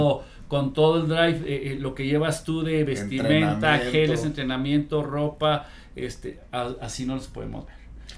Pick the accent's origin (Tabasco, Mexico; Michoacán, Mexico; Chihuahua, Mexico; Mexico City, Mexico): Chihuahua, Mexico; soy de Chihuahua, tengo que hacer caballo blanco